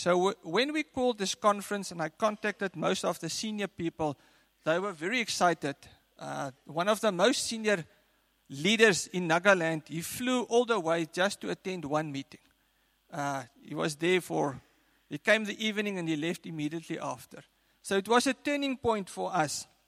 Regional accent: South Africa; we are from South Africa.

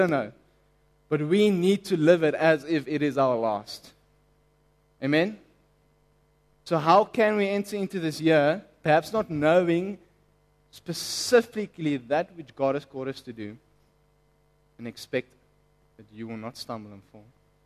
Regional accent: Johannesburg, Gauteng, South Africa; Very young, I know, but hey, we grew up in Joburg.

